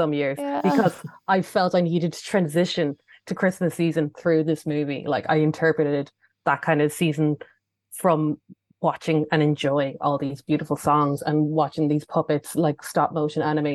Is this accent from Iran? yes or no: no; Ireland; growing up in Ireland in the 90s, you had maybe 10 videos if you were lucky in your collection